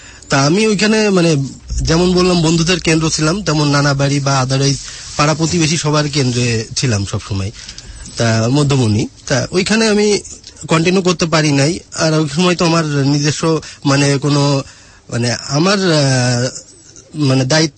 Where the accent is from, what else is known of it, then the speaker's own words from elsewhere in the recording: Khulna Division, Bangladesh; আর আমাদের বাড়িটা মানে নানা বাড়ি যেখানে আমি বড় হয়েছি বা আমি যেখানে বেড়ে ওঠা, এটা নপাড়াটা হলো মিডিল পয়েন্টটা